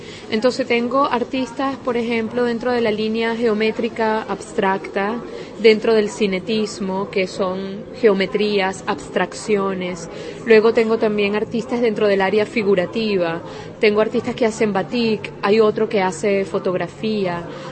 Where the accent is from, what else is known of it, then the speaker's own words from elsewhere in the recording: Venezuela; moved away as an adult; now in Czech Republic; yo viví y estudié en Venezuela y ya que me formé en Venezuela como artista, pues tengo amigos artistas. Soy venezolana, ¿no? Tengo ya 4 años en República Checa, pero en cierta forma mis raíces están allá también en Venezuela.